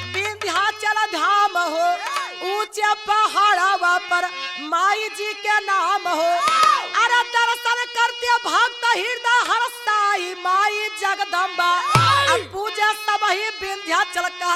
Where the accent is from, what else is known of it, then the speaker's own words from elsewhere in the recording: Uttar Pradesh, India; गाजीपुर जिले के ही रहने वाली हूँ